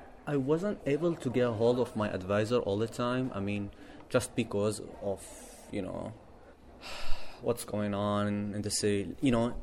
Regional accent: Aleppo, Aleppo Governorate, Syria; English is a second language; moved away as an adult

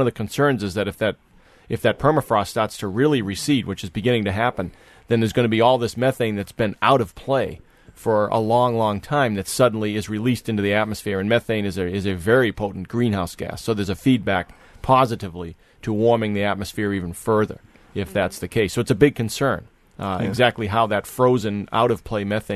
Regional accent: East Coast, United States; I'm from the East Coast, and I went to graduate school in Washington State

